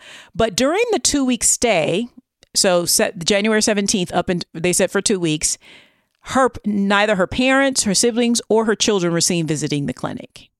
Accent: United Kingdom; even though I'm British, we all know this

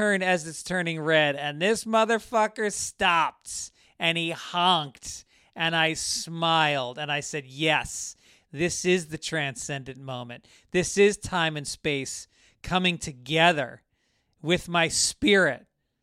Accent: Ireland; I am Irish.

